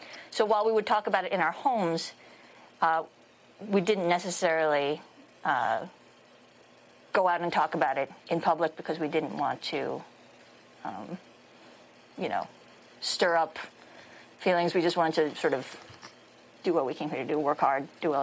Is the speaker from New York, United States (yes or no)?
yes; Manhattan, New York, United States; now in Georgia, United States; Georgia is actually, in many ways, even more diverse than where I grew up in Manhattan.